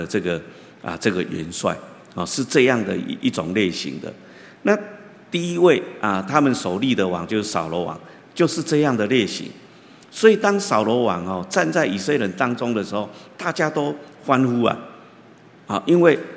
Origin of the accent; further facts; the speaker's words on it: Taiwan; 然后我们台湾话说足犟仔